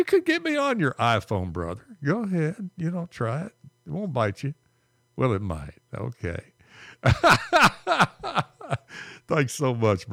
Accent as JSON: {"language": "English", "town": "Moundsville", "region": "West Virginia", "country": "United States", "tie": "born or raised there", "said": "I was raised in Moundsville, West Virginia."}